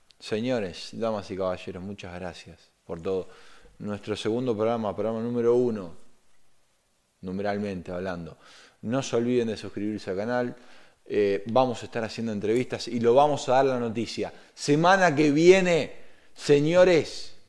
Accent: Uruguay; Digo, no, soy uruguayo.

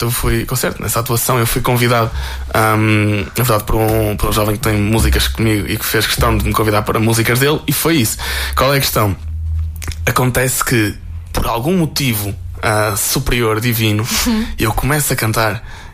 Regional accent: Leça da Palmeira, Porto, Portugal; festas da Santana em Leça, que é de facto a minha terra

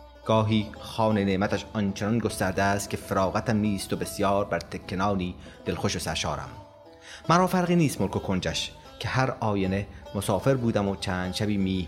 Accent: Mashhad, Razavi Khorasan, Iran; 44 سالمه و فارغ التحصیل مکانیک سیاراتم. متولد مشهدم، مشهد بزرگ شدم توی یه خانواده متوسط اجتماعی

